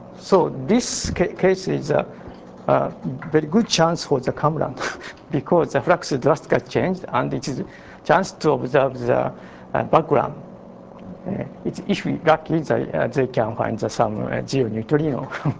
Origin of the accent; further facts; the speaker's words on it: Niigata, Japan; English is a second language; Okay, I come from the Niigata in Japan.